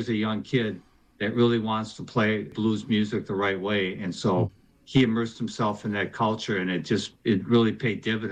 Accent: St. Paul, Minnesota, United States; But I grew up in St. Paul and been here all my life with that little stint in Los Angeles

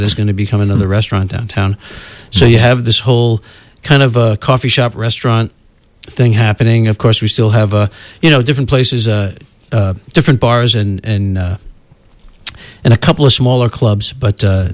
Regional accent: New York, United States; as you know, I grew up in New York, and I still have a lot of friends and family back there

